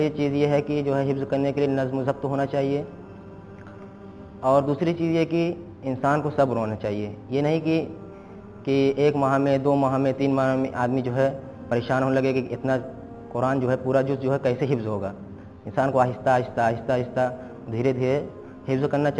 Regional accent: Jalalpur, India; میں جلال پور انڈیا سے ہوں۔

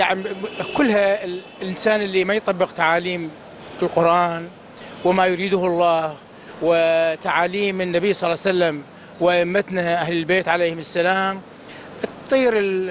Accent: Iraq; هاي يعني احكي لك عندنا في العراق وفي كل دول العالم

